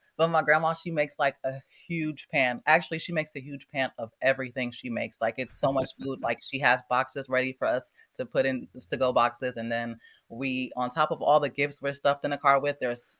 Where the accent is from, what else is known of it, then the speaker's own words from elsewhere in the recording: Milwaukee, Wisconsin, United States; Yeah, I grew up in Milwaukee on the north side, same area, same house my entire childhood.